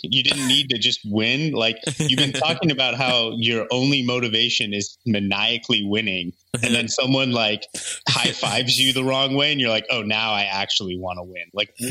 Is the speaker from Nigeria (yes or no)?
no; Seattle, Washington, United States; I would say almost disrespectfully briefly touches on my hometown Seattle Supersonics.